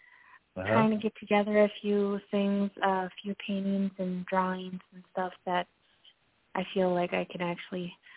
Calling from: Minnesota, United States; I'm calling from Minnesota.

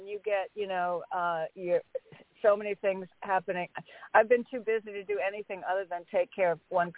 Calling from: Connecticut, United States; I'm calling in from Connecticut.

